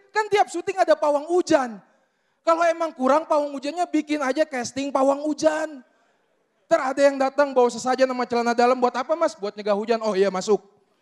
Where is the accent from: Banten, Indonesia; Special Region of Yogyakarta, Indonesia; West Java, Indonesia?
Banten, Indonesia; Pasar Daun; Kampung gue di Pasar Daun, Kabupaten Tangerang, kampung banget.